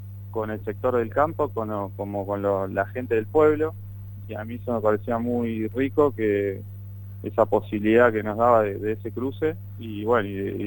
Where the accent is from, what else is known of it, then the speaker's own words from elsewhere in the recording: Buenos Aires, Argentina; que queda 2 horas de acá de Capital Federal, que es de donde soy yo, digamos.